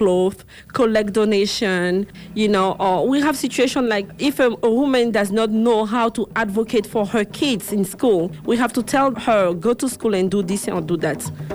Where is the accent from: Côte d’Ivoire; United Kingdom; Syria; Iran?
Côte d’Ivoire; now in Portland, United States; from Cote d'Ivoire. I've been here for 2.5 years almost